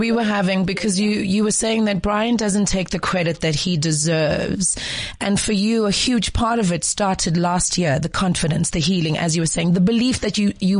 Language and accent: English; South Africa; the message and everything that they are to us and for us as South African women and men